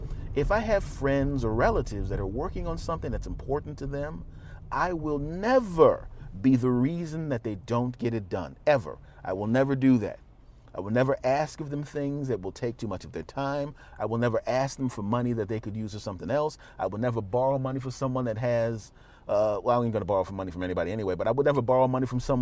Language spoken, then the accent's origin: English; Philadelphia, Pennsylvania, United States; like my hometown back in Philadelphia or out in Los Angeles when I'm out there